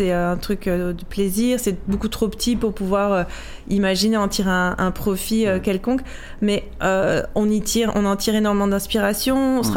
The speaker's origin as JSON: {"language": "French", "region": "Corsica", "country": "France", "tie": "born there", "said": "je suis née en Corse, je suis une fille d'immigrée."}